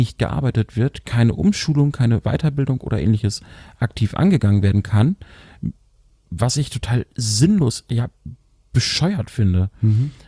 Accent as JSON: {"language": "German", "region": "Lower Saxony", "country": "Germany", "said": "ich als Niedersachse"}